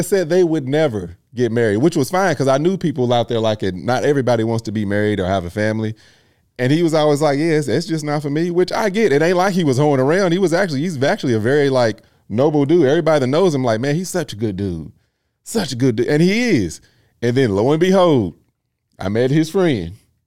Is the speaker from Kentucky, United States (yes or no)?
yes; Kentucky, United States; because I'm from Kentucky, small town. So you keep in touch with people.